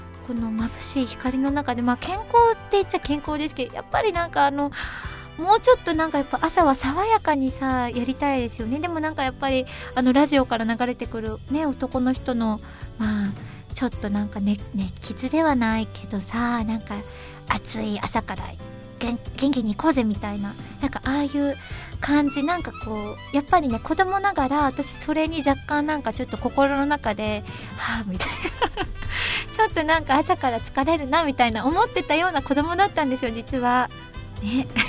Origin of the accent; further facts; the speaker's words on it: Hokkaido, Japan; 私北海道出身で、もうすごい北海道の中でも結構田舎なんですよ。